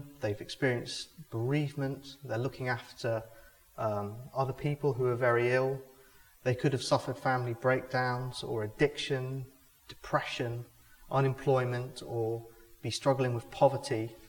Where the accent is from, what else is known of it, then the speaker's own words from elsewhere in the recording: United Kingdom; because we're British